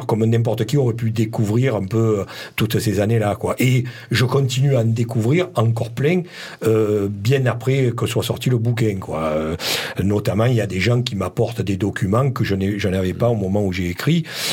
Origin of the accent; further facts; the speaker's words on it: Marseille, Provence-Alpes-Côte d'Azur, France; accent: Marseille; j'ai un accent marseillais à couper au couteau